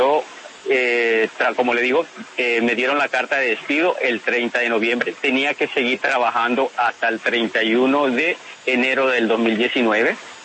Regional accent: Ecuador; Yo soy de Ecuador.

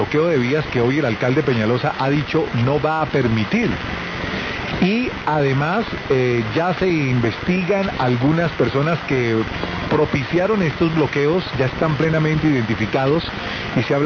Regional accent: Bogotá, Colombia; a uno le duele como bogotano

